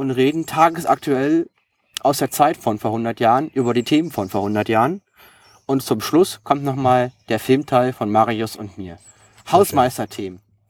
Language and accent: German; Berlin, Germany; Ich bin ja Berliner und bin für meinen Job nach Düsseldorf gezogen und ich habe meine Firma überredet, mich nach Berlin zu versetzen.